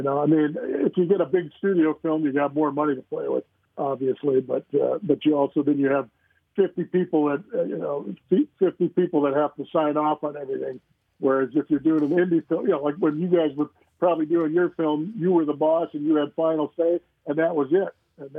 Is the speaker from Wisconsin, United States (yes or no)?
yes; Appleton, Wisconsin, United States; it's just how you're raised, where we were raised and the place where we were raised